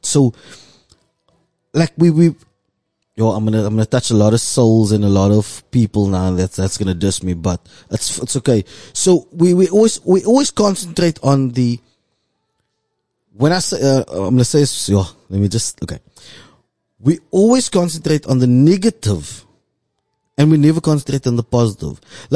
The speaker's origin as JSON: {"language": "English", "town": "Cape Town", "region": "Western Cape", "country": "South Africa", "said": "I'm from Mitchell's Plain, there's poverty around me, there's drugs around me."}